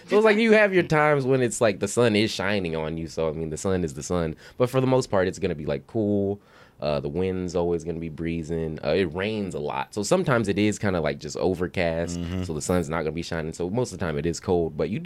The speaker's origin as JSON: {"language": "English", "country": "United States", "said": "and like I've been an American this whole time."}